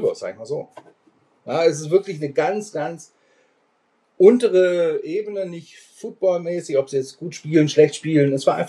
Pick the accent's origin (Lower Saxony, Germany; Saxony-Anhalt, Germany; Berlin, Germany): Lower Saxony, Germany; born there; also born or lived in Schwäbisch Gmünd; Ja, eigentlich aus Deutschland. Aus der Nähe von Hannover und zwar am Steinhuder Meer.